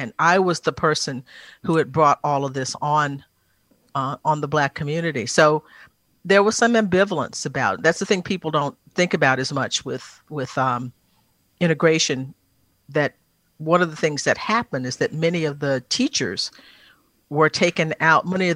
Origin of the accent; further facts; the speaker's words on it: Texas, United States; And that's part of being about being a Texan that I think lots of people embrace